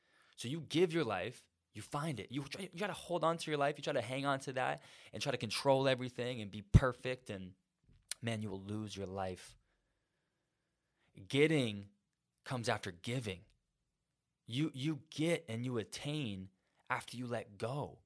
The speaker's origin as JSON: {"language": "English", "region": "Florida", "country": "United States", "tie": "born or raised there", "said": "me being American, raised in Florida"}